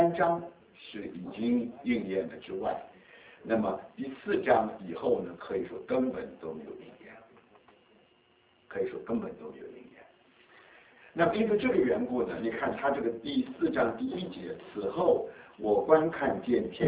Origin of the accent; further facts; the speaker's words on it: China; 我觉得我们中国人没有太多条件